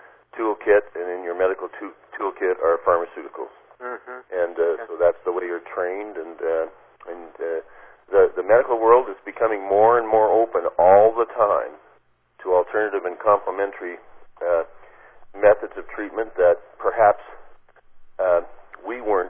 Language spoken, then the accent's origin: English; Toronto, Ontario, Canada; because I was from Toronto, and I moved out to Calgary to do my internship